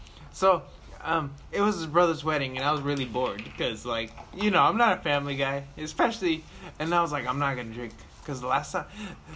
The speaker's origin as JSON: {"language": "English", "country": "United States", "said": "Being American is fucking sick, bro. Because we get a lot of shit really cheap because people just want to get into the market over here."}